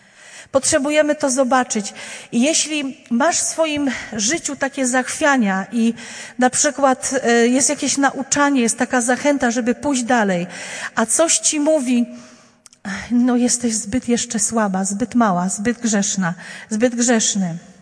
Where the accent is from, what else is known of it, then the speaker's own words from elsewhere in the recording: Silesian Voivodeship, Poland; Kim jestem? Pochodzę z Górnego Śląska, czy Polką, czy Niemką. Kim ja jestem?